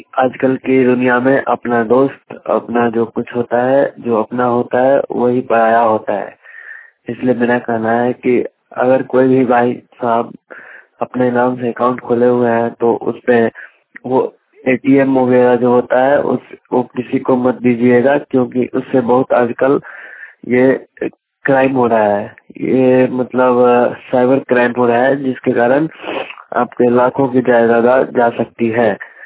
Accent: Bihar, India; बेनीपट्टी प्रखंड के नवकरी गांव से बोल रहा हूँ। मैं मधुबनी डिस्ट्रिक्ट के रहने वाला हूँ।

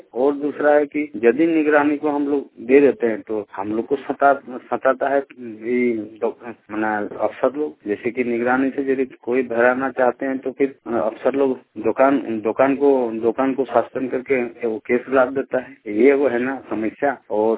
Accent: Chas, Jharkhand, India; हम बोकारो जिला के चास प्रखम बिजलिया पंचायत के निवासी हैं

